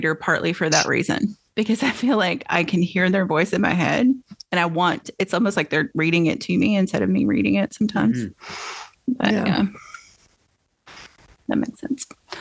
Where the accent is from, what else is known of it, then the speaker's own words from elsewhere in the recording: United States; I mean, I grew up in the States.